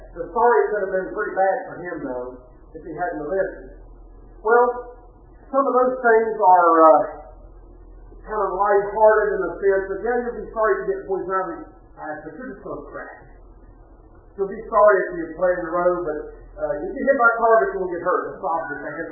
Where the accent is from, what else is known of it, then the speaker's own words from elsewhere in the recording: West Virginia, United States; We were raised down in Boone County, West Virginia.